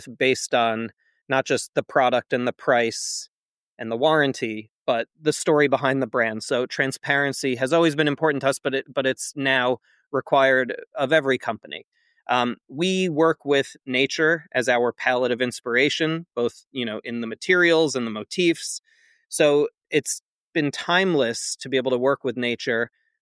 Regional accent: New York, United States; We're from New York originally, so coming to High Point, North Carolina twice a year as a kid

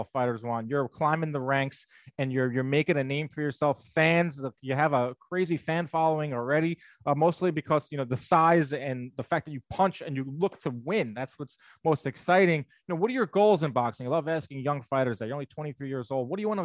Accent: Long Island, New York, United States; See, I grew up on Long Island in New York.

